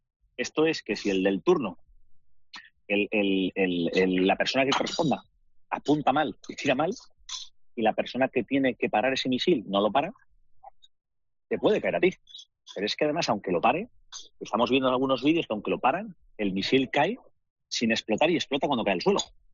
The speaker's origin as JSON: {"language": "Spanish", "country": "Spain", "said": "Somos siete españoles en el hotel."}